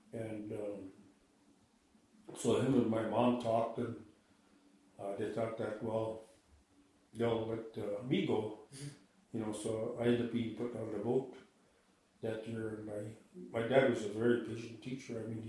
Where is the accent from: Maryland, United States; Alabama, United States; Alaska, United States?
Alaska, United States; Dillingham; I was born on July 27, 1953, at Connect Hospital in out there in Bristol Bay. And that's pretty much where I grew up down in the Agushik village area, and then in Dillingham, my younger years.